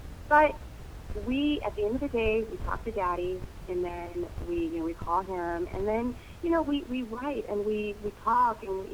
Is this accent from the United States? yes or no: yes; California, United States; I am at the beach. I love the water. I grew up in the Bay Area. So I'm one of those little black children who, my mother, we were always taking nature walks. I learned to swim in the ocean.